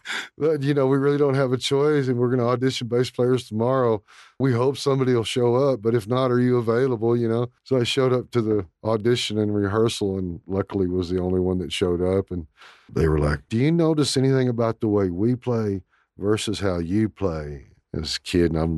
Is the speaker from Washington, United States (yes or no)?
no; Hobbs, New Mexico, United States; also born or lived in Lubbock, United States / Corpus Christi, United States; I was born here in Lubbock. I spent a little time in Corpus Christi, but was raised mostly in Hobbs.